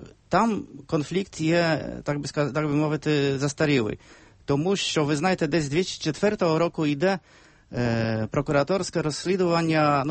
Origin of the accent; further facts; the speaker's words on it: Poland; Ukrainian is a second language; ми можемо довести, що ми поляки